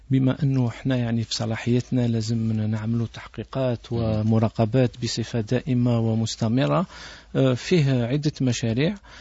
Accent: Algeria; يعني هنا عندنا في الجزائر

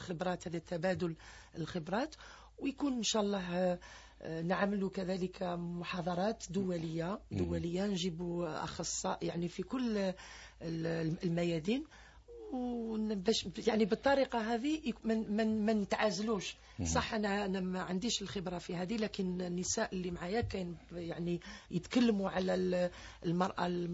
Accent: Algeria; احنا عندنا نساء يعني جزائريات كما قلنا يمثلوا الجزائر في الخارج

